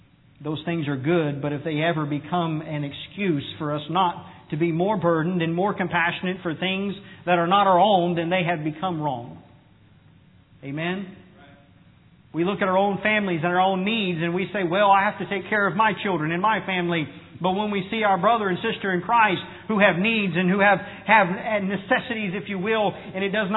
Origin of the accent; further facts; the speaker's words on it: United States; of which I love and I am American, I am of this place